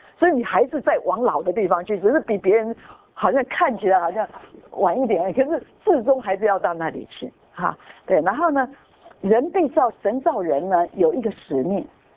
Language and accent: Chinese; Taiwan; 我们台湾人说一个人过世说回去了